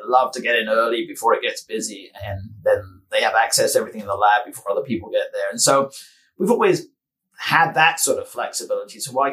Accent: United Kingdom; And being British, I love the garden as well.

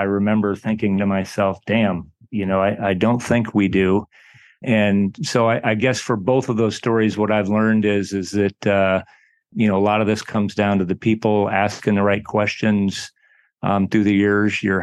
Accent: Iowa, United States; Sure. So I'm originally from the Midwest, grew up in Iowa. I was not from a military family

